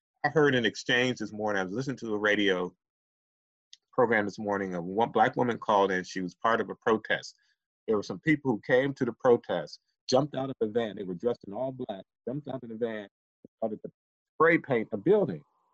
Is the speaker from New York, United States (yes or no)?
no; Ohio, United States; And I'm from Ohio, so immediately I perked up